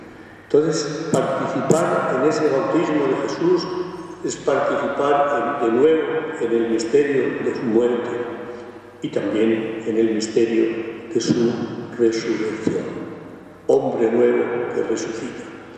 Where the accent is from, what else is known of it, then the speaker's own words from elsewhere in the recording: Madrid, Community of Madrid, Spain; Yo recuerdo de niño, aquí en Madrid, el barrio donde yo vivía